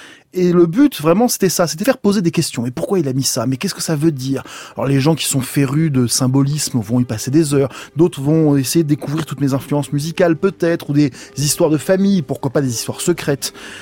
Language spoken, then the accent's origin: French; Provence-Alpes-Côte d'Azur, France; Je suis provençal d'origine. J'ai habité entre Aix et Marseille pendant toute mon enfance et mon adolescence.